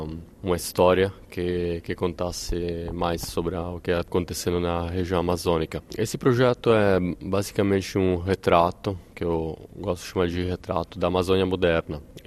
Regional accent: Italy; Portuguese is a second language; now in São Paulo, Brazil; Eu moro em São Paulo há 5 anos, sou italiano. Quando cheguei em 2014, era antes da Copa do Mundo

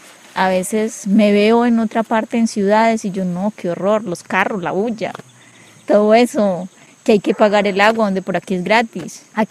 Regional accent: Colombia; Somos los mismos colombianos de un mismo pueblo, hijos de padres y madres

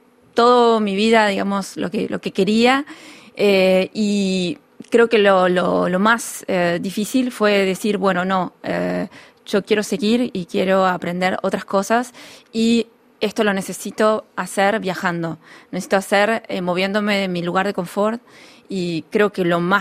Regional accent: Argentina; Partiendo de un país como Argentina

